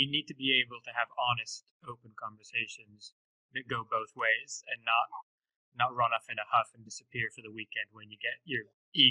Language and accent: English; United Kingdom; I'm British. I can say that too.